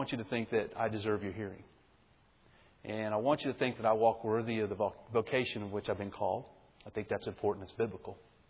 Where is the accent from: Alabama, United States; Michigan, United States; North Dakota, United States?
Alabama, United States; We grew up in the Bible Belt. I grew up in North Alabama.